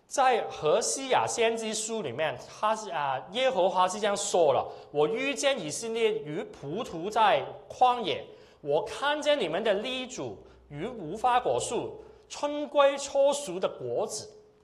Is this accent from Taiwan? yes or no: no; Hong Kong; 我是从香港来，我不知道大家从哪里来。